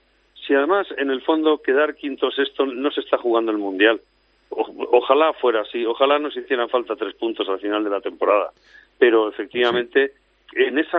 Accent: Madrid, Community of Madrid, Spain; yo también soy de Madrid.

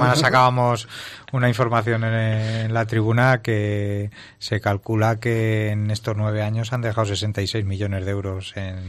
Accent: Salamanca, Castile and León, Spain; moved away; Yo que soy salmantino, que mi familia viene de pleno campo charro

